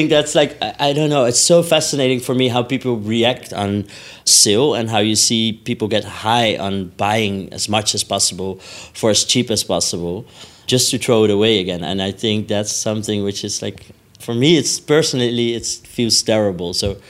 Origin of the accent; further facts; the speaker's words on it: Amsterdam, North Holland, Netherlands; I'm from Amsterdam. I'm a fashion designer